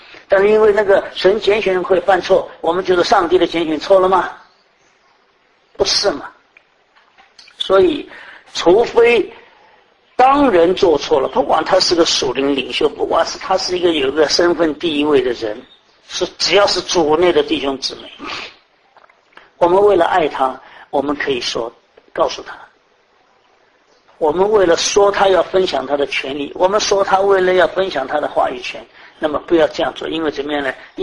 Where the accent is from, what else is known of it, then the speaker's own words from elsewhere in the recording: Taiwan; 我们台湾人